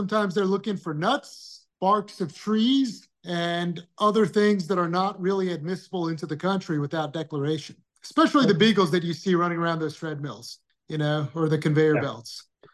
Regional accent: Iran; I'm from Iran

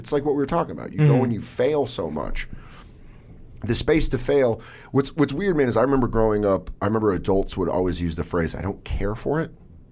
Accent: Denver, Colorado, United States; And then, like, I'm from Denver.

